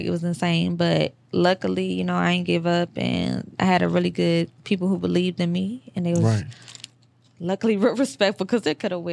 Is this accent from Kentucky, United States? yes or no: yes; Louisville, Kentucky, United States; also born or lived in New York; Yeah, so I'm from Louisville. I moved to New York. I sold everything I had when I was like fresh out of high school.